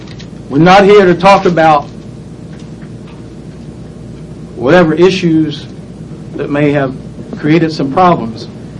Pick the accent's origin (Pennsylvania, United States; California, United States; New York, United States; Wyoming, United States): Pennsylvania, United States; Pittsburgh; I grew up in the Hill District, right down the street on Wiley Avenue.